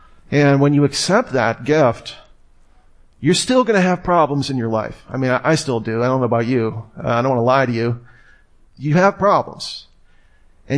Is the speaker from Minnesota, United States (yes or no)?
no; Columbus, Ohio, United States; accent: Ohioan; maybe my accent is an Ohioan accent. Maybe that gave me away. You know, there's certain subtleties. Okay, yeah, I am from Ohio. Where in Ohio? And he says, "Well, Columbus, Ohio."